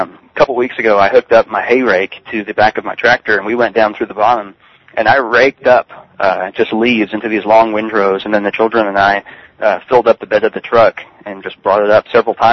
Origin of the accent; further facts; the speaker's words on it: Richardson, Texas, United States; Yeah, and I was brought up in Richardson, which is a Dallas suburb, so, and I lived in McKinney for a time